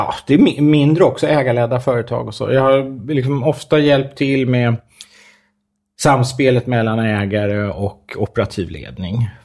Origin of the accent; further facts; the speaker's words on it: Stockholm, Stockholm County, Sweden; Jag kommer från orten, från Hässelby gård.